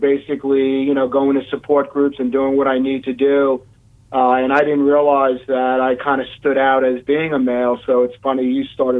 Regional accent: Queens, New York, United States; So I'm from Queens, New York.

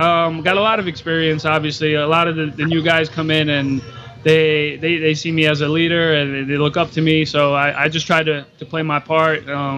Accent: New York, United States; moved away as an adult; now in St. Petersburg, United States; we were very nervous on moving down just because we grew up in the Northeast, and weren't sure how we were going to like it, but we fell in love with St. Pete

